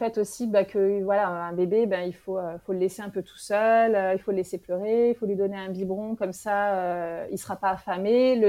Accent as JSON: {"language": "French", "country": "France", "tie": "born or raised there", "moved": "as an adult", "lives_now": "Morocco", "said": "J'étais en France, ouais, j'ai grandi en France."}